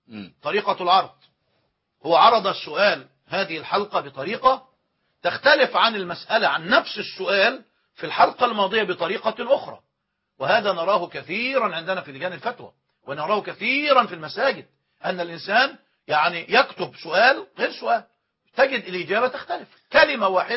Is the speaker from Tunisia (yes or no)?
no; Egypt; بالمعنى المفهوم لدينا كمصريين